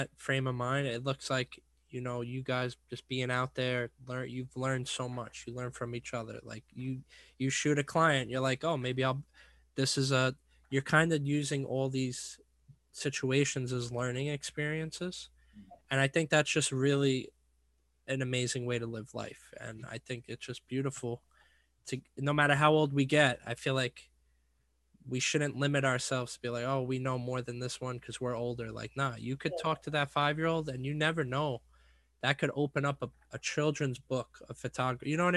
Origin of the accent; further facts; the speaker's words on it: New York City, New York, United States; we're from the Big Apple, you know, there's plenty of pizza for all of us